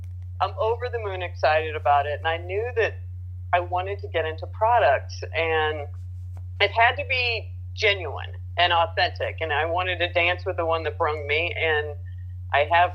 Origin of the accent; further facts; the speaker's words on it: Missouri, United States; No, I'm from Missouri originally, but that's very Missouri food.